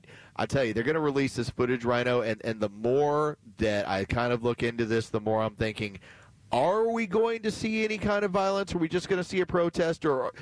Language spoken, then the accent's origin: English; Texas, United States; a place that I would drive by on a regular basis when I was growing up in Texas.